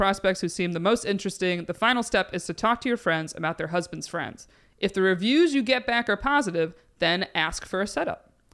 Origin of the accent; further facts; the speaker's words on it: Binghamton, New York, United States; like, we're from Binghamton area. My brother's there. He dates in that area.